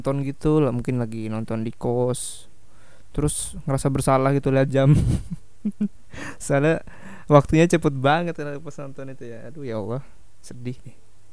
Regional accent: Balikpapan, East Kalimantan, Indonesia; untuk kota aku tercinta, Balikpapan, kota beriman.

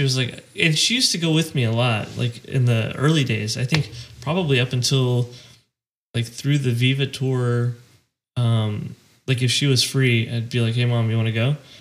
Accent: Texas, United States; it's my home state, and I had so many friends. I had family there

